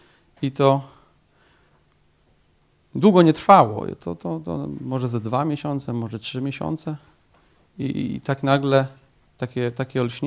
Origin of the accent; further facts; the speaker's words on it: Tomaszów Mazowiecki, Łódź Voivodeship, Poland; Pochodzę ogólnie z Tomaszowa Mazowieckiego i nawróciłem się w tamtym roku, w 2018, w marcu. Pochodzę z rodziny katolickiej